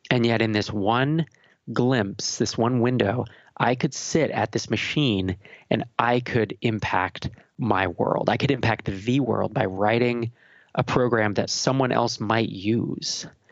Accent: California, United States; I was born in Santa Clara, California. I grew up basically in the South Bay and then in the East Bay Area.

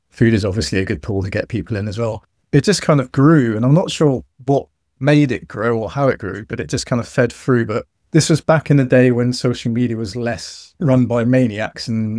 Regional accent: South West England, United Kingdom; also born or lived in Cheltenham; I'm from Devon originally, which the English people will pick up from the accent potentially. I try to hide that away, but every now and again, a little bit of farmer will come out

